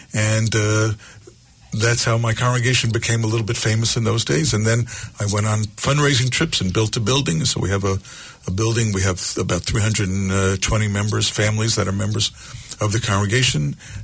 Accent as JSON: {"language": "English", "region": "New York", "country": "United States", "tie": "born or raised there", "lives_now": "Israel", "said": "I grew up in New York, surrounded by Jews. I went to a Jewish day school. So I loved growing up in New York."}